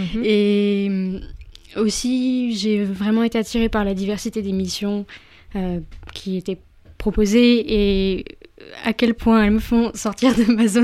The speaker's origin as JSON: {"language": "French", "town": "Nantes", "region": "Pays de la Loire", "country": "France", "said": "j'ai 23 ans, je viens de Nantes."}